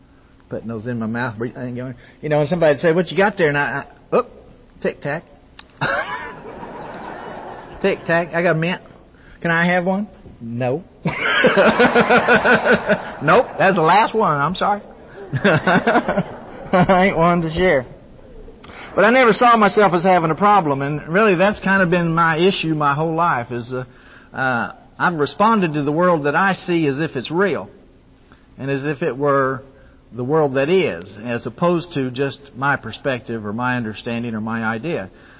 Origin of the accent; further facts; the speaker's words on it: Oklahoma, United States; now in Dallas, United States; It started back in Oklahoma. I grew up in Oklahoma. Was raised there. Lived most of my whole life in Oklahoma. Live in Dallas now, but I've been there 9 years. But till then, I lived in Oklahoma.